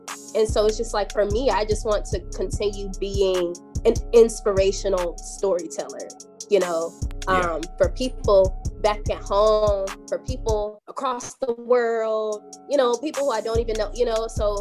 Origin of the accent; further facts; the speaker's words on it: Albany, Georgia, United States; now in Tallahassee, United States; I was born and raised in Albany, Georgia, also known as 229, the Good Life City, a little small town, you know, south of Georgia.